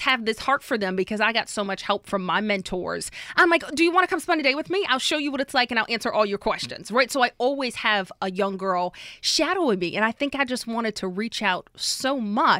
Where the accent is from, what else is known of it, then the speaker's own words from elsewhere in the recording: New Orleans, Louisiana, United States; it's amazing to be working in New Orleans on TV in my hometown.